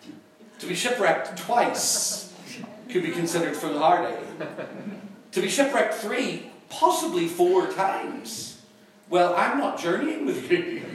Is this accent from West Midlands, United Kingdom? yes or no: no; Northern Ireland, United Kingdom; And I come from Northern Ireland.